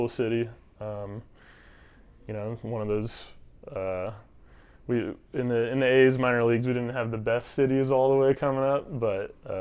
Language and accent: English; Atlanta, Georgia, United States; Obviously familiar with the Braves and the franchise growing up in Atlanta and being a fan.